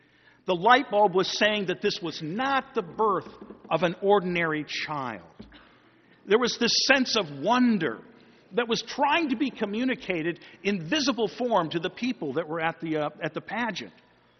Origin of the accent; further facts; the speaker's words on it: East Aurora, New York, United States; Growing up in East Aurora, New York, just outside of Buffalo, we had an annual tradition in our little community.